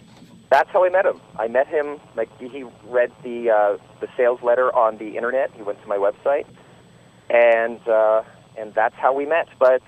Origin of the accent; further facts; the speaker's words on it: Toronto, Ontario, Canada; now in Las Vegas, United States; Originally, I'm from Toronto, Canada. I have to say that now that I'm in the States.